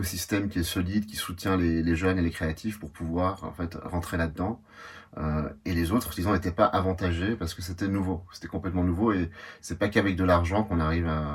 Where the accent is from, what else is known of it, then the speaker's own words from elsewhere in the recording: Switzerland; pourquoi pas justement l'avoir chez nous en Suisse